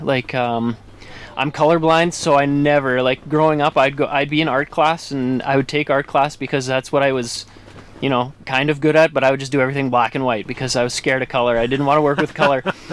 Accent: Winnipeg, Manitoba, Canada; I am from Winnipeg, Manitoba

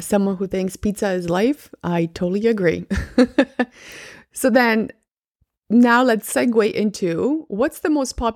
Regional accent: Canada; we grew up in Canada

